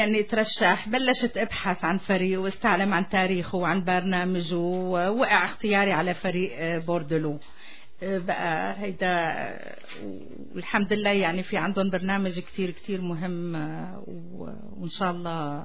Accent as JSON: {"language": "Arabic", "country": "Syria", "moved": "yes", "lives_now": "Laval, Canada", "said": "انا طبعا سوريه وبفتخر باصلي وبحب بلدي الثاني كندا اللي صار لي فيها 37 سنه، ربيت اولادي الاثنين بمدينتي لافال اللي صار لي فيها اكثر من 30 سنه"}